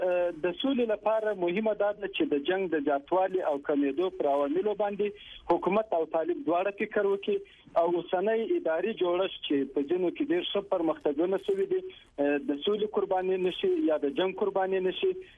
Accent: Afghanistan; موږ افغانان یو

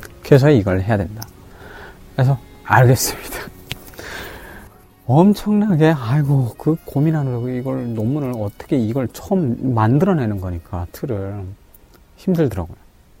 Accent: Chongjin, North Hamgyong, North Korea; now in South Korea; 저 도지사는 못해도 청진 시장은 될 겁니다. 왜냐면은 제 고향 사람들 가장 잘 먹고 잘 살게 나만큼 잘 먹고 잘 살 수 있게 제가 해보고 싶다라는 욕심이 있는 거죠.

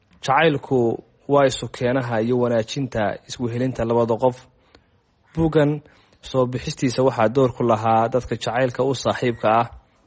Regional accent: Hargeisa, Woqooyi Galbeed, Somalia; Waxaan ku dhashay oo ku barbaaray magaalada Hargeysa.

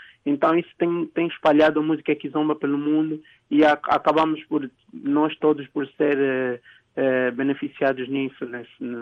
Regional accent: Angola; Eu sou de Angola, como já deve saber

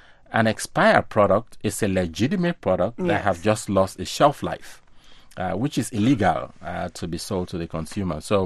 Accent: Sierra Leone; now in United States; I know in Africa, I am an African from Sierra Leone.

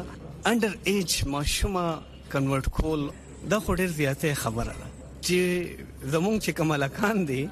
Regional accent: Pakistan; زه د پاکستان یو خاص شهري اول چیز مینورٹی ایم یا کرسچن ایم یا هر څه خود پاکستانی ایم.

